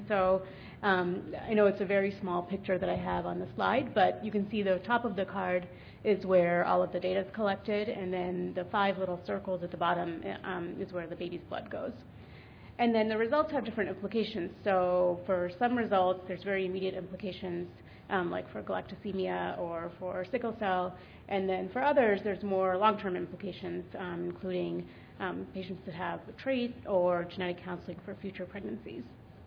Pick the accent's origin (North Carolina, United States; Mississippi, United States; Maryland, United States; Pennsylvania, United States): Maryland, United States; I'm from Maryland, so we have babies that are born in Maryland who live in Virginia